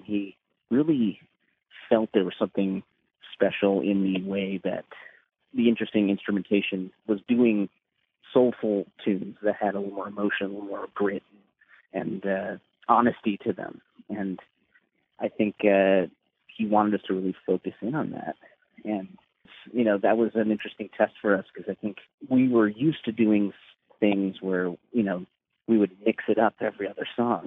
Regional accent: Chicago, Illinois, United States; Yeah, I'm from Chicago originally.

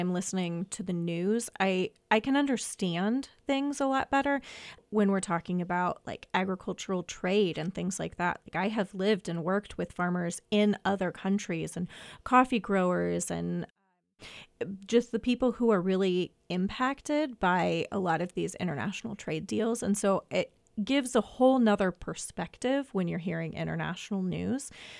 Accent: Springfield, United States; I am from Springfield originally. What's interesting is I never thought that I was going to end up here as an adult.

